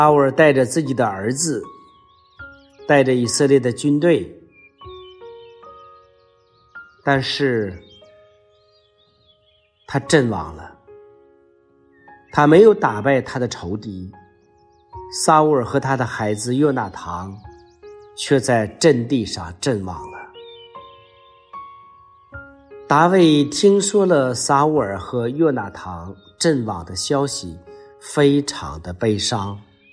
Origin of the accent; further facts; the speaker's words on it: China; 所以有时候我们中国人有一个词叫鬼迷心窍